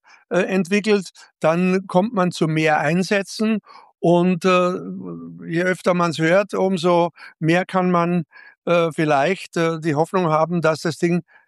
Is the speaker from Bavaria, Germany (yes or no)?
yes; Ingolstadt, Bavaria, Germany; in meiner Heimatstadt Ingolstadt, in der ich ja dann aufgewachsen bin, ab dem ersten Lebensjahr.